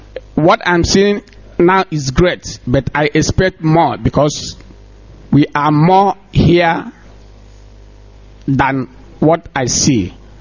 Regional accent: Mbaise, Imo, Nigeria; now in Italy; I am from Itu Ezinhite in Mbise, local government area of Abia State, of Imo State, Nigeria.

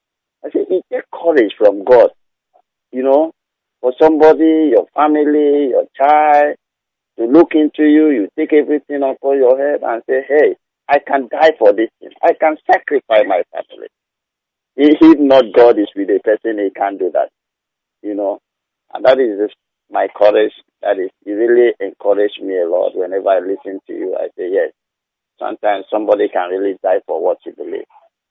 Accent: Akwa Ibom, Nigeria; now in Imo State, Nigeria; Calling from Imo State, from Akwa. I'm staying at Imo State, but I'm from Akwa Ibom.

